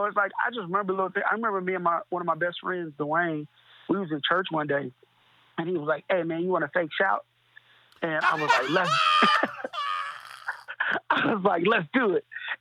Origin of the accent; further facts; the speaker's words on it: Tulsa, Oklahoma, United States; I grew up in North Tulsa, bro.